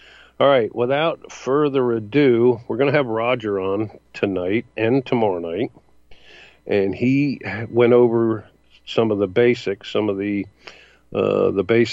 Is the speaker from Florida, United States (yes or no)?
yes; Florida, United States; I just reminds me of a kid when I grew up in Florida, and just can't get over it.